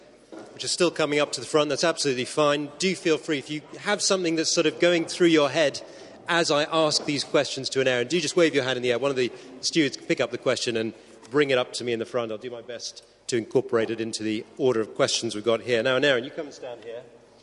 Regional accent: England, United Kingdom; I'm English.

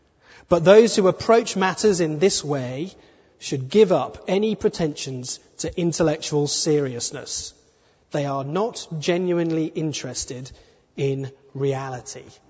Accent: England, United Kingdom; Now I'm criticizing my own people here. I'm English, and I'm happy to be English.

